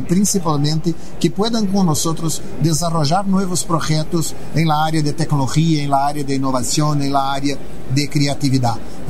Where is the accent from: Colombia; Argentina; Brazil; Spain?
Brazil; Spanish is a second language; Yo tengo el aprendizado que he acumulado en estos años trabajando en esta temática en mi país, con mi realidad. Brasil tiene toda una conjuntura muy especial.